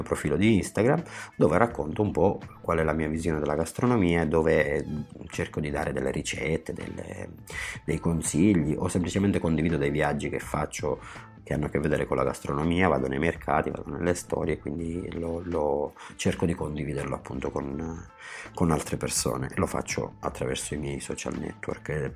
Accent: Sicily, Italy; born there; sono nato in Sicilia

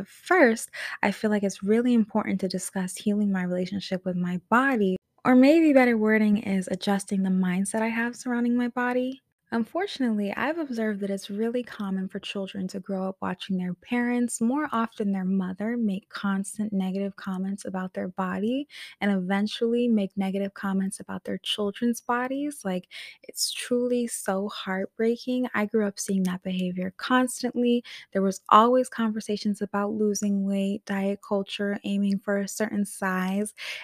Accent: England, United Kingdom; also born or lived in Thailand / Japan; growing up in England, Thailand, and Japan as a Black girl.

